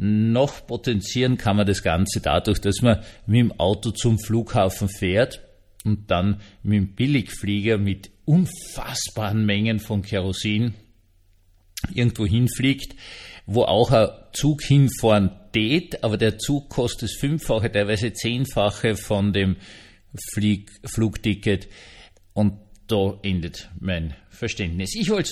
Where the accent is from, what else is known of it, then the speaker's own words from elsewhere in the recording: Austria; accent: Austrian; Ich spreche Österreichisch, nicht Deutsch.